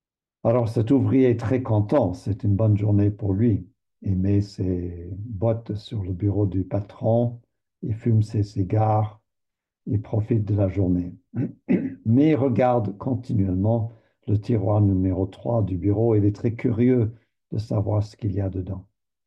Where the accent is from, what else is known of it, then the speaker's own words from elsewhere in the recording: Canada; Il y avait un bûcheron, on va dire dans le nord du Canada, je viens du Canada.